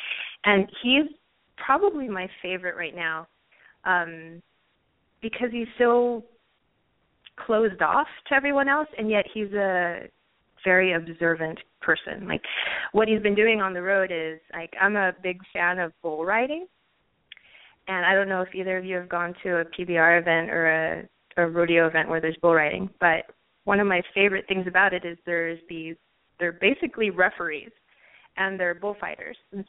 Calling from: Sierra Madre, California, United States; I'm from Sierra Madre.

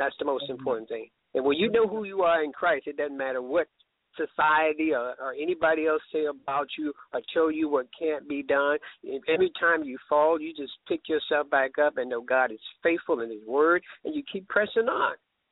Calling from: Sardis, Mississippi, United States; I stepped out back here to come on to the show. I'm down in Sardis, Mississippi.

